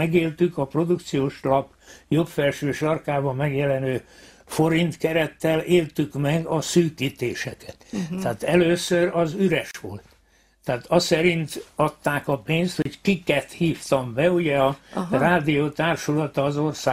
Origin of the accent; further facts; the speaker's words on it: Füzérradvány, Borsod-Abaúj-Zemplén, Hungary; kis diákkoromban is megvolt, Füzéradványban nőttem fel, a gyönyörű parkban